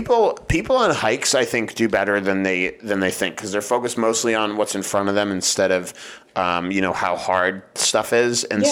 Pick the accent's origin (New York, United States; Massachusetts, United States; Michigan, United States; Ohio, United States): Massachusetts, United States; Boston; I grew up in Boston and there wasn't a lot of hiking